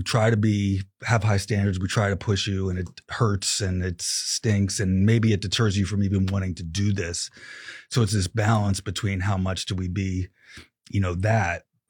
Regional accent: Delaware, United States; I grew up in Delaware, sort of a band nerd in high school.

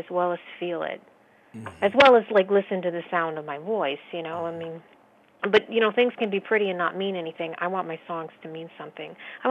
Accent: Erie, Pennsylvania, United States; also born or lived in Buffalo; I also stop in my hometown, which is on I-90, Erie, Pennsylvania. Mm-hmm. I grew up in the Erie, Buffalo area

